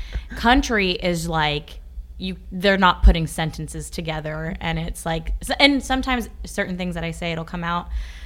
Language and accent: English; Ashland, Kentucky, United States; I'm originally from Ashland, Kentucky.